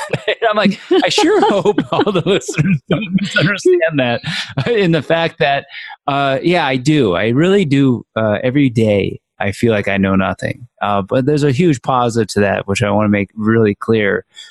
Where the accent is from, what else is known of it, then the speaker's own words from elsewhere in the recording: Morristown, New Jersey, United States; also born or lived in Annapolis, Maryland; I grew up in Morristown, New Jersey during the school year. And, but in the summer, I go down to Annapolis, Maryland.